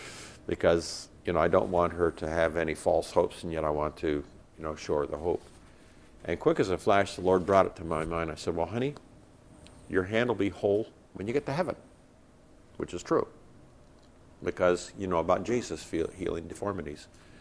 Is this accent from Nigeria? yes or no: yes; Nigeria; I grew up in Nigeria, West Africa, where I saw lots of people who were deformed because of leprosy.